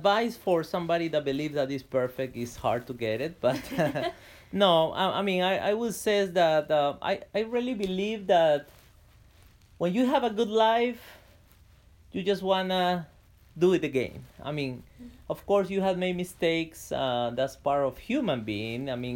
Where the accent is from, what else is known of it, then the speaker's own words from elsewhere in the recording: Peru; we are originally from Peru, so we had the chance to travel together, you know, to different parts of the country.